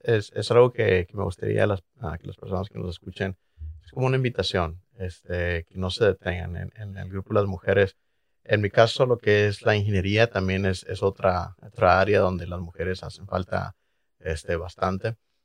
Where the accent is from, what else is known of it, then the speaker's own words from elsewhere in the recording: Mexico; me ven como hispano, como mexicano